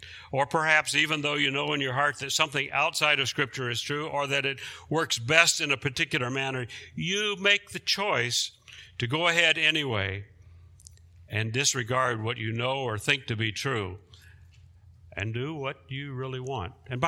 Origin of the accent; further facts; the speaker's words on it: the South, United States; some of you know that I come from the South